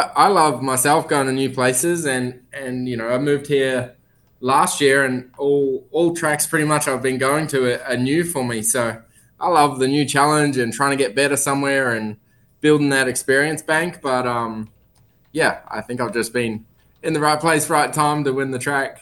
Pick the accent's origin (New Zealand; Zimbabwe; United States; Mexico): New Zealand; I'm not Australian. I'm a Kiwi.